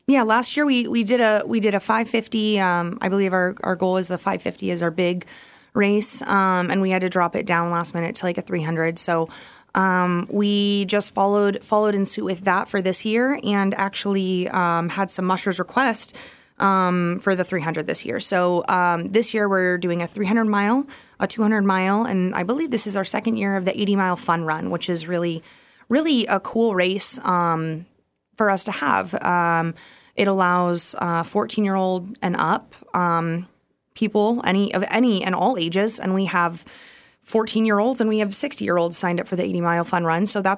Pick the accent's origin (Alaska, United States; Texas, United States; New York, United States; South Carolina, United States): Alaska, United States; Fairbanks; I'm born and raised in Fairbanks, big into the hockey community.